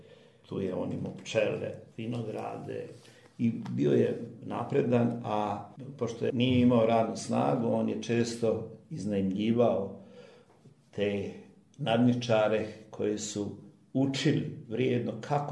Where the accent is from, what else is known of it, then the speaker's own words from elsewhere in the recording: Kraljevo, Šumadija and Western Serbia, Serbia; born there; Moja majka je mene noseća premijela u Srbiju, ja sam rođen u Kraljevu.